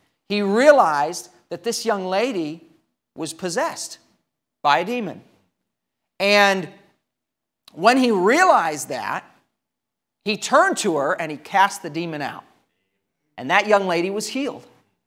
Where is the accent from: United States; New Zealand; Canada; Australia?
New Zealand; Now, I grew up in New Zealand, And the little country of New Zealand is located on a fault line.